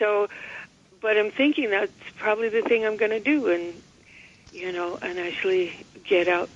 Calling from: Bronx, New York, United States; I'm calling from the Bronx.

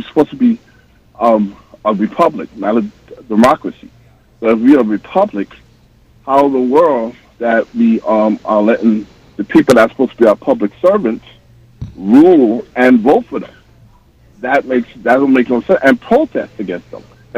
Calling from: Brooklyn, New York, United States; I'm calling from Brooklyn.

